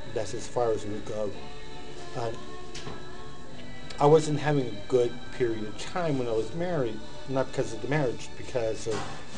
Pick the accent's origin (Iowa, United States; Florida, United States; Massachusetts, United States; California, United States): Massachusetts, United States; I missed watching the sunrise over the ocean because I'm from Massachusetts, East Coast.